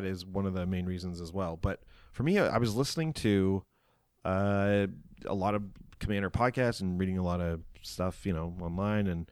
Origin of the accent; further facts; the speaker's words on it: Toronto, Ontario, Canada; I am a comedian from Toronto, Canada.